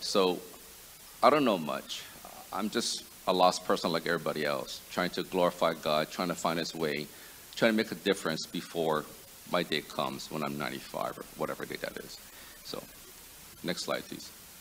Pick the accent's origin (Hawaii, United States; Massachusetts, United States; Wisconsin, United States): Hawaii, United States; moved away as an adult; now in Virginia, United States; My wife and I are from Hawaii. We moved from Hawaii to Virginia in pursuit of, you know, my medical degree.